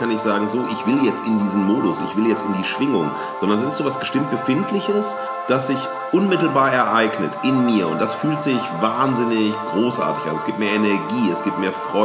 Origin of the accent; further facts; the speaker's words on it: Duisburg, North Rhine-Westphalia, Germany; aber es war ein sehr schöner, rauschige Sommernacht in meiner Heimatstadt Duisburg.